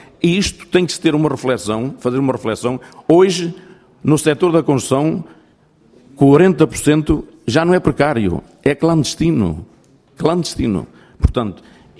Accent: Porto, Portugal; eu vim do Porto

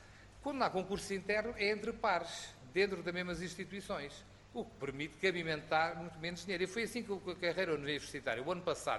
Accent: Portugal; eu sou português

